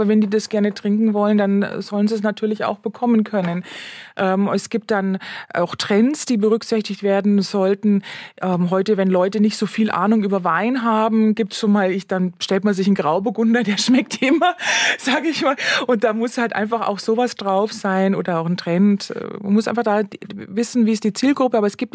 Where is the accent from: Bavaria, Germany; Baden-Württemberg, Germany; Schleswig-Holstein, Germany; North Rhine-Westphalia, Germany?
Bavaria, Germany; Ich komme aus Bayern und in Franken ist der Silvaner ganz groß